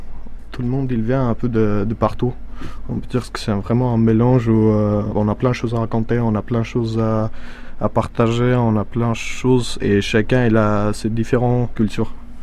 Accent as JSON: {"language": "French", "country": "Russia", "accent": "mix of English, Russian and Armenian", "second_language": "French", "said": "Je viens de Russie, mais ma mère elle était arménienne, mon père était russe. Et, cet accent, je peux dire carrément que c'est un mélange de 3 langues en même temps."}